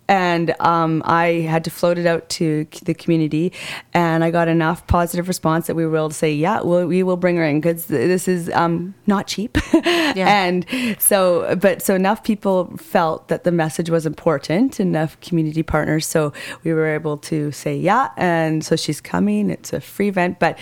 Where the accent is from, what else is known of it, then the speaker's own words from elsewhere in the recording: Salmon Arm, British Columbia, Canada; when I grew up in Salmon Arm, and when I was 6 years old